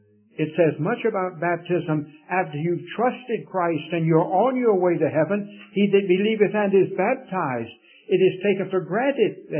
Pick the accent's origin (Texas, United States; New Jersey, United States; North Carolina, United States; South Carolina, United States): North Carolina, United States; Raleigh; I was brought up in Raleigh at the old gospel chapel there